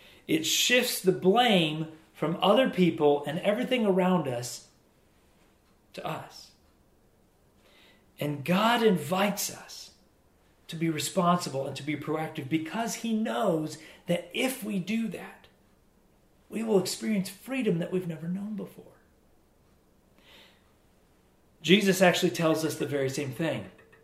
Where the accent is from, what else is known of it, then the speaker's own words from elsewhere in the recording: South Dakota, United States; So I grew up in South Dakota. I love South Dakota.